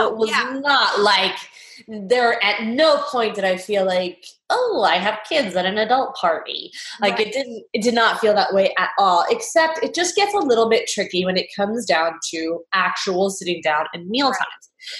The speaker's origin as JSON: {"language": "English", "region": "West Coast", "country": "United States", "tie": "born or raised there", "said": "So as a kid growing up on the West Coast, we always had it with the marshmallows."}